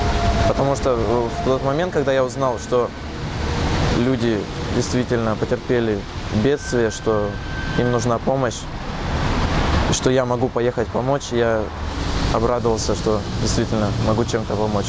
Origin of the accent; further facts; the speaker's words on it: Anapa, Krasnodar Krai, Russia; мне 16 лет. Я из Анапы, Краснодарского края.